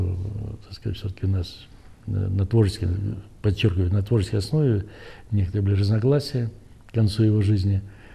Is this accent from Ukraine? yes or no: no; Belarus; Хоть у меня католики, родители, Валик православный, хотя мы все из Беларуси.